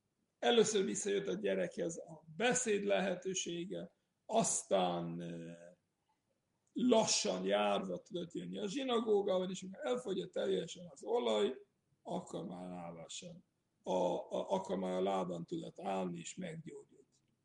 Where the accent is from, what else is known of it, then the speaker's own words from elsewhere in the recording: Austria; Hungarian is a second language; moved away; Én, aki Ausztriából, osztrák voltam, Ausztriából jöttem, és tudtam jól beszélni németül.